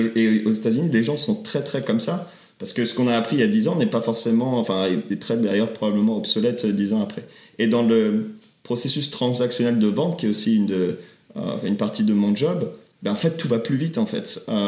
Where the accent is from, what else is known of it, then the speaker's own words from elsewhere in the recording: France; also born or lived in Paris; now in United States; on vient de France. Alors, on est né en province, mais on a passé quelques années à Paris.